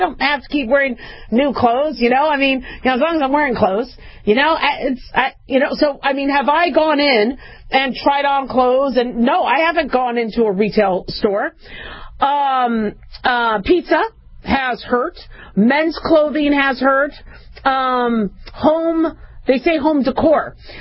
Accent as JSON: {"language": "English", "region": "California", "country": "United States"}